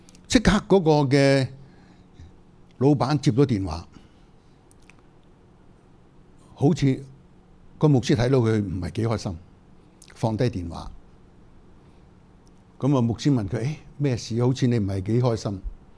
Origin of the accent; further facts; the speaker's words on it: Singapore; 佢哋覺得我哋新加坡人哇，好似明星咁啊！